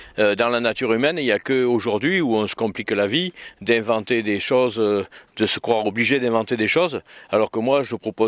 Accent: Orange, Provence-Alpes-Côte d'Azur, France; now in Forcalquier, France; Moi je suis originaire d'Orange, mais j'ai vécu ces 20 dernières années à Fort-Calquier.

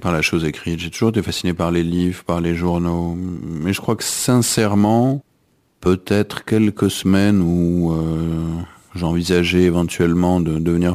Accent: Strasbourg, Grand Est, France; Donc moi j'ai grandi à Strasbourg et j'étais fasciné à l'idée de franchir la frontière.

